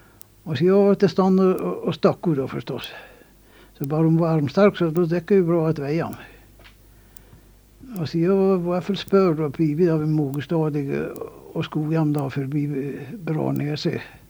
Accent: Sälen, Dalarna County, Sweden; jag är från Selen och lite Trollstrand

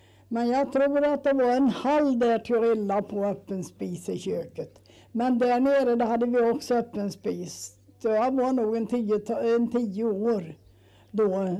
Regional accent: Omberg, Östergötland, Sweden; Alltså är du från mösen? Så säger nej, jag är från Omberg

